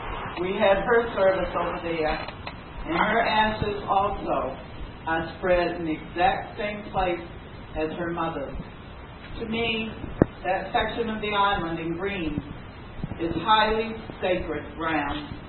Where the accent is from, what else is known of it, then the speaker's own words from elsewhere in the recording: Belfast, United States; I grew up in Belfast